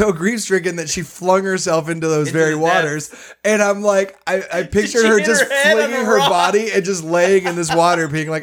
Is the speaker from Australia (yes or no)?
no; Chula Vista, California, United States; Yeah, I grew up in Chula, which is closer to Mexico.